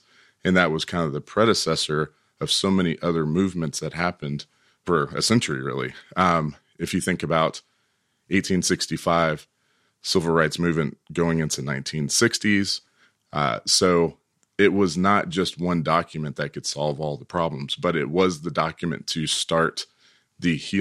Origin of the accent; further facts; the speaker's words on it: Texas, United States; I'm originally from Texas